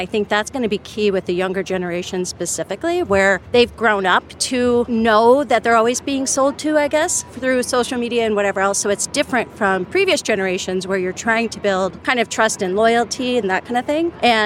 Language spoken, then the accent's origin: English; Michigan, United States; now in Chicago, United States; I'm from Michigan, heart and soul here in Chicago, I would say.